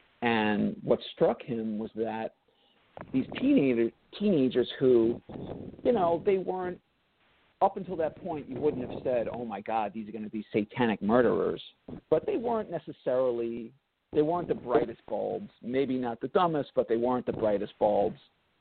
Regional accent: New York, United States; So Sawney and I, we grew up on Long Island, and we went to high school in the 80s.

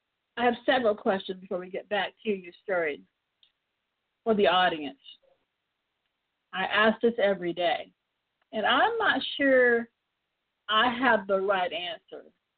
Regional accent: Alabama, United States; I'm from the South. I'm from Alabama.

